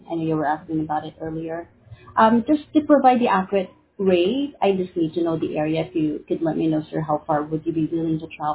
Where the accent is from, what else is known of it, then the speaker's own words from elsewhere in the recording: Philippines; English is a second language; Yes, I'm a Filipina.